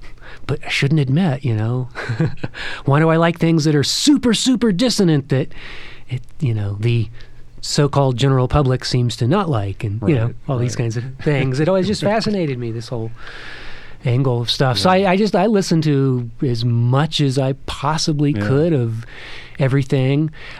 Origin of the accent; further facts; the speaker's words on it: Texas, United States; Growing up in Texas, I got to hear a lot of blues. My uncle was a blues musician in Texas.